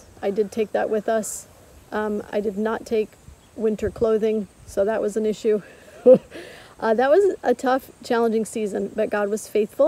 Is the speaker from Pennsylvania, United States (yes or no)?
yes; Pennsylvania, United States; I grew up in Northwest Pennsylvania.